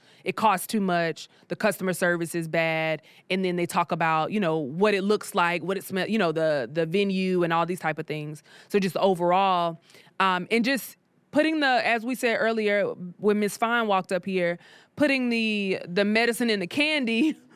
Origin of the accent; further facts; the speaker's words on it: South Carolina, United States; now in Atlanta, United States; Like, I'm from South Carolina. I, you know, my dad was here, but I didn't really know anybody. And I've come to Atlanta